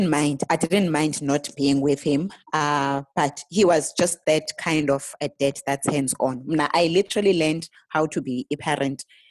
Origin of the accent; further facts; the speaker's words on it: Eastern Cape, South Africa; also born or lived in Johannesburg; So I was born in Eastern Cape. Yes, I did live in Joburg. I was partly raised by my aunt since the age of like 15 or so, as Braidview. But I wouldn't really say that was home.